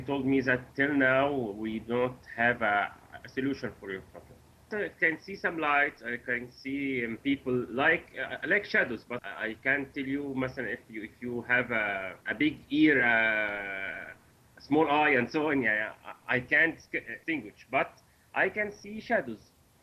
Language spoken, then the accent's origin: English; Egypt; English is a second language; I am from Egypt. I born in 1982. I am totally blind from Perth.